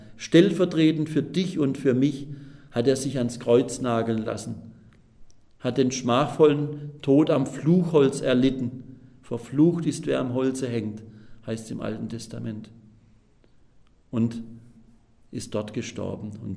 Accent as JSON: {"language": "German", "town": "Pforzheim", "region": "Baden-Württemberg", "country": "Germany", "tie": "born or raised there", "said": "Es gab in meiner Heimatstadt Pforzheim am Ende des Krieges folgende Situation."}